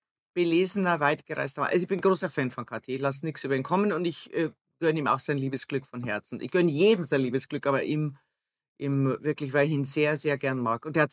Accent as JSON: {"language": "German", "region": "Bavaria", "country": "Germany", "accent": "Bavarian", "said": "wenn ich meinen zarten bayerischen Dialekt für mich sprechen lasse"}